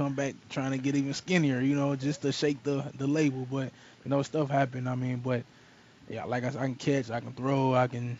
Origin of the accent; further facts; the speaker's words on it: Louisville, Kentucky, United States; I grew up in Louisville, so that's close to Cincinnati.